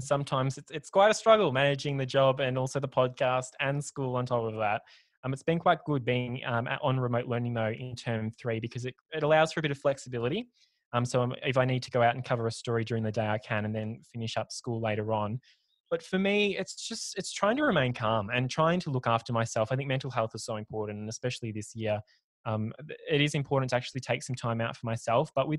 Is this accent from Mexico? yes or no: no; Ararat, Victoria, Australia; also born or lived in Echuca; Yeah, so I've always lived in Ararat. I was born in Echuca, actually, but I only lived there till I was one. So other than that, I've lived here in Ararat.